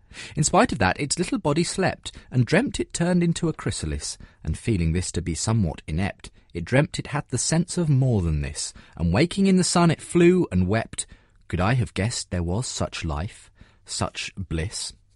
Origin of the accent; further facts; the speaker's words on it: Albania; English is a second language; now in London, United Kingdom; I'm from Albania and live in London now